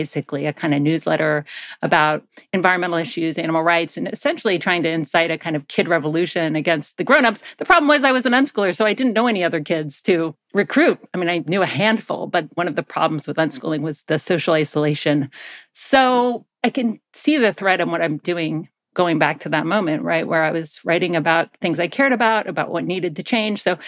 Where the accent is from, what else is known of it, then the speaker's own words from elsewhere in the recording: Athens, Georgia, United States; I grew up in Georgia, in Athens, Georgia, and I didn't have to go to school if I didn't want to.